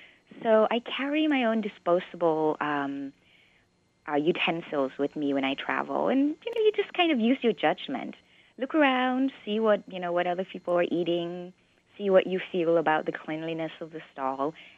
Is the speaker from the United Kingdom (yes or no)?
no; Bangkok, Thailand; now in California, United States; I grew up in Bangkok, and I went to school in some other places, and I end up, you know, living in California.